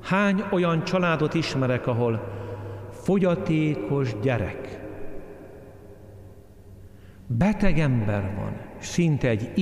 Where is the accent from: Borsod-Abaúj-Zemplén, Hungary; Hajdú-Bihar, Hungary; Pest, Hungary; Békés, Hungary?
Pest, Hungary; Gödöllő; Én Gödöllőn nőttem fel